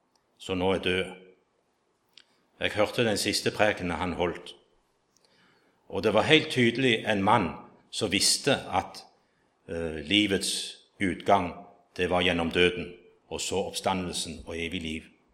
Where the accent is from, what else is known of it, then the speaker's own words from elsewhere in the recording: Egersund, Rogaland, Norway; En plass hjemme i Egersund, der er det et treningssenter.